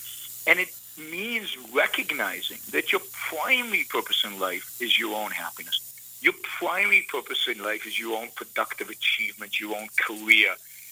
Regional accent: Israel; As most kids growing up in Israel in the 1960s and 70s, I was a socialist.

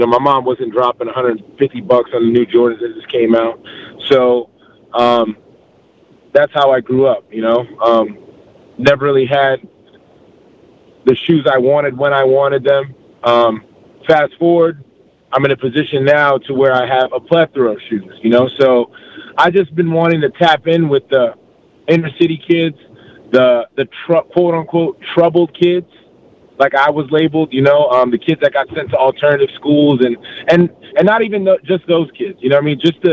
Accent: Brooklyn, New York, United States; also born or lived in Queens / Palm Coast; now in Orlando, United States; I'm from New York, man. I grew up in East Flatbush, Brooklyn, New York, moved to Queens. Then I moved to Palm Coast, Florida.

